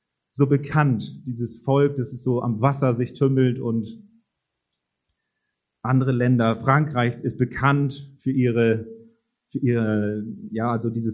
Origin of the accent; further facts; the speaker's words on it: Baden-Württemberg, Germany; Wir stehen hier als Badenser, ne? Als Badener.